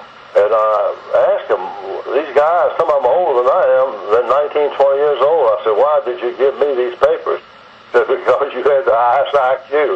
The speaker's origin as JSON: {"language": "English", "town": "Birmingham", "region": "Alabama", "country": "United States", "tie": "born or raised there", "also_born_or_lived": "New Orleans, Louisiana", "said": "I was born in New Orleans, Louisiana. My father worked for AT&T, and he was transferred to Birmingham when I was four, so I always considered Birmingham as my hometown."}